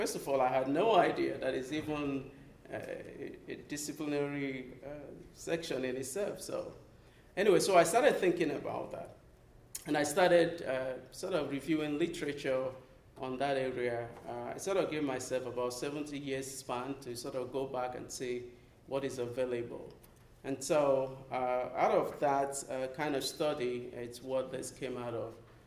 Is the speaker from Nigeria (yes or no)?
yes; Nigeria; moved away as an adult; now in United States; I grew up in Nigeria, and back in Nigeria, I don't know, it's just part